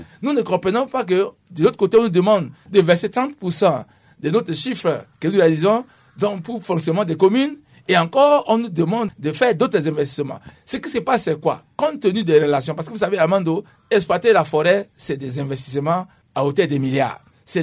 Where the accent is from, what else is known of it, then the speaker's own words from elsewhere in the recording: Central African Republic; Moi, je suis centrafricain d'abord, pour aider notre pays.